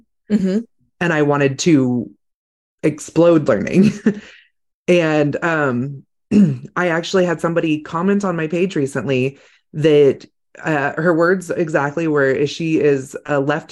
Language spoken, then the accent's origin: English; California, United States; I mean, I grew up in California and everybody was like, In-N-Out Burger is the thing.